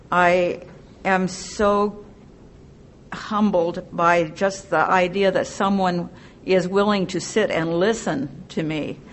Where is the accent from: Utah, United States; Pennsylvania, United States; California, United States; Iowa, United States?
Utah, United States; Springville; And I am from Springville, Utah. My home group is the Sisters in Sobriety group in Springville.